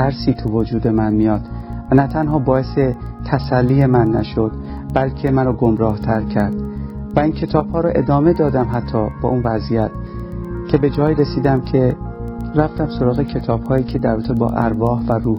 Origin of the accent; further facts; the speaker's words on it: Iran; born there; من در ایران به دنیا اومدم و از همون کودکی با چیزهایی در مورد خدا آشنا شدم